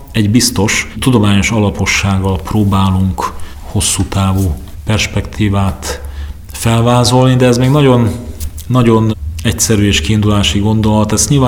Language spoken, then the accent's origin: Hungarian; Komárom-Esztergom, Hungary; vagy akár Komárom megye, ahonnan ahol én felnőttem